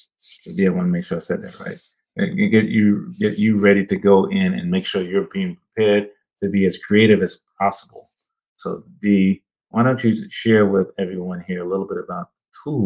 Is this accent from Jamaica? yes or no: yes; Jamaica; I'm from Jamaica, and we had this bread that I grew up remembering called hardo bread.